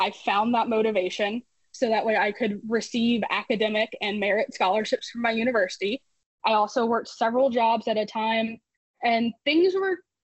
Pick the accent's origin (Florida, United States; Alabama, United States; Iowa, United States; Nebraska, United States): Florida, United States; because I grew up in Florida and lived right next to the ocean, but loved my screen time.